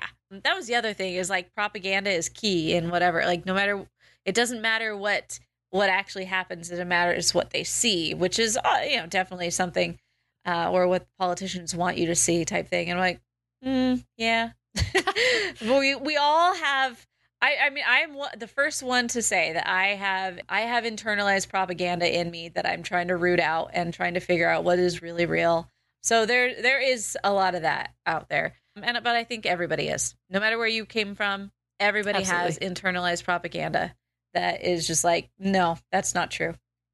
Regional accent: United States; kings are bad because I'm an American.

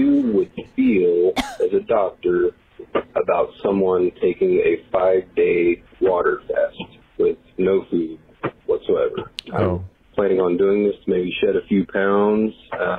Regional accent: Kansas City, Missouri, United States; I'm from Kansas City, Missouri.

